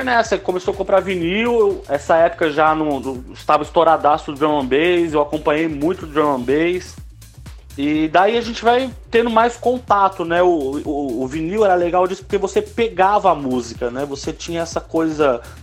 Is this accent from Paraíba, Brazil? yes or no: no; Pernambuco, Brazil; Eu sou pernambucano, né?